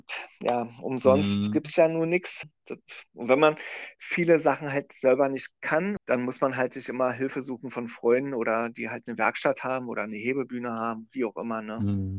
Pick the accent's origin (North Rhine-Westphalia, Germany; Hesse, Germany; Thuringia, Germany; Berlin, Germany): Berlin, Germany; Wir haben hier im Süden, also ich komme ja persönlich aus Lichtenrade oder wohne in Lichtenrade